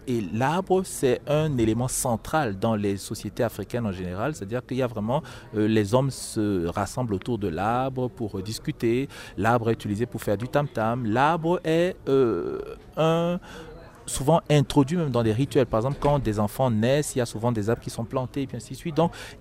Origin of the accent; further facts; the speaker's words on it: Bali, Northwest Region, Cameroon; born there; un Camerounais, un Douala, parce que je suis d'origine Douala, comme vous l'avez rappelé, c'est-à-dire que de Bali, donc je suis né à Bali